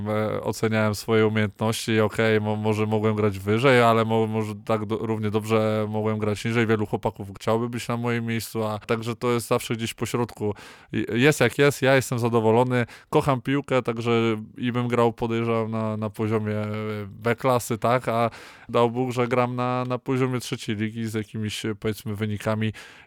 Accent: Gdańsk, Pomeranian Voivodeship, Poland; No możemy tutaj gdzieś tak lokalnie patrzeć, tak, pochodzę z Gdańska

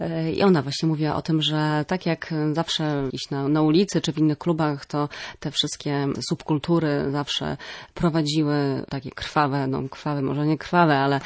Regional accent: Gdynia, Pomeranian Voivodeship, Poland; Ja wychowałam się na Chwarznie w Gdyni

